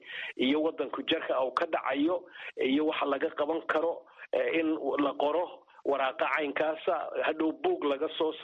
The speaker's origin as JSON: {"language": "Somali", "town": "Gabiley", "region": "Woqooyi Galbeed", "country": "Somalia", "tie": "born or raised there", "said": "anigu markaan yaraa magaalada Gabley aanu caruurta ahayn secondarygii iyo intermediatekii camuud ku yaalay"}